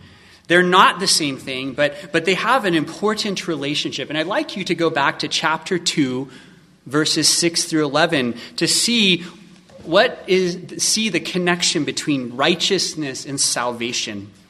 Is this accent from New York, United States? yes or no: no; California, United States; Kelly, I'm a Californian.